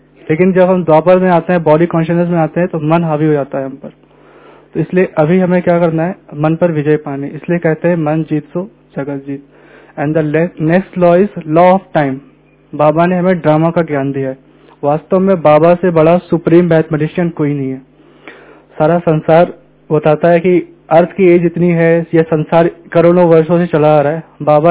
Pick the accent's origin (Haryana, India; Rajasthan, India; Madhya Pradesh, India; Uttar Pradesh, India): Uttar Pradesh, India; Lucknow; हम लखनऊ से हैं।